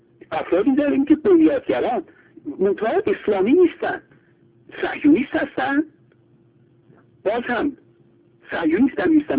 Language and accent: Persian; Iran; چون خب ما ایرانی هستیم باید به ایران بیشتر برسیم